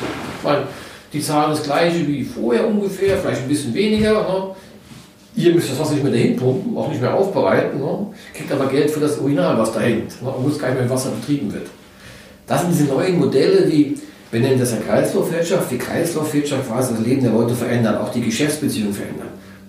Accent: Saarland, Germany; born there; der mir als Saarländer, als geborener Saarländer sehr am Herzen liegt.

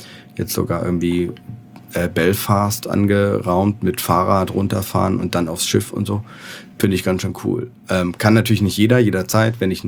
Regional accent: Hamburg, Germany; Also wir sind ja Hamburger.

